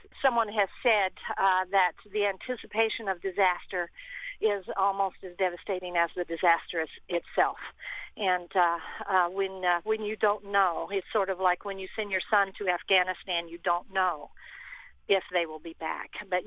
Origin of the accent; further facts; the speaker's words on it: El Reno, Oklahoma, United States; I spent my whole childhood believing that my hometown of El Reno would never get hit by a tornado because it was between two rivers.